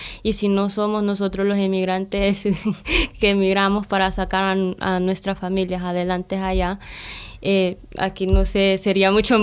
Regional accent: San Isidro, Choluteca, Honduras; De hecho, ya en mi país yo iba de vicealcaldesa. ¿Ah? Sí, en un pueblo que se llama San Isidro Choluteca.

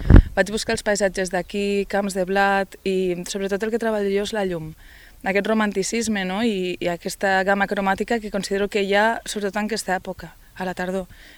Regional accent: Lleida, Catalonia, Spain; perquè sóc de Lleida i al cap i a la fi m'agrada molt pintar la ruralitat.

